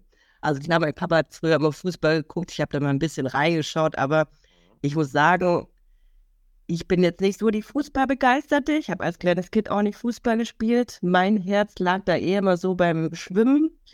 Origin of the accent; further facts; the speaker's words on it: Baden-Württemberg, Germany; ist schnell am Bodensee, da wo ich herkomme.